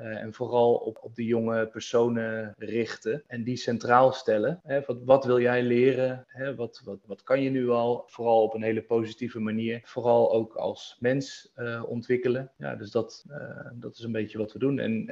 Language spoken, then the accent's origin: Dutch; Zwolle, Overijssel, Netherlands; Ik kom uit Zwolle. Of tenminste, op mijn 6e verhuisde ik naar Zwolle.